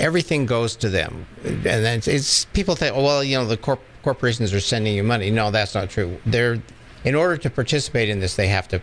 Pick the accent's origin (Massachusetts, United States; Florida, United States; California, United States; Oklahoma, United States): California, United States; Santa Rosa; I'm the filmmaker, but I'm also from Santa Rosa. I live here. This is my hometown.